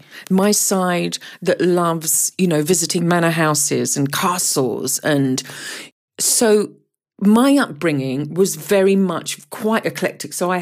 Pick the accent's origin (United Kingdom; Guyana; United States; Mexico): Guyana; born there; I am biracial. So my father was black and my mother was white. I was born in South America, in Guyana. My father was Guyanese and my mother was British.